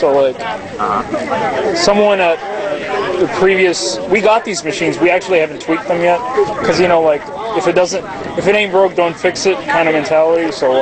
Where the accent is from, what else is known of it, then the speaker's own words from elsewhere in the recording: Virginia, United States; now in Berkeley, United States; So yeah, I'm from Virginia actually, but I live in Berkeley now.